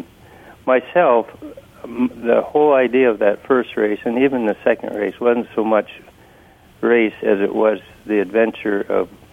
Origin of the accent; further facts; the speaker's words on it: Minnesota, United States; moved away; I came up from Northern Minnesota in 1963, and being a history teacher at Seward High School, I had to learn something about Alaska history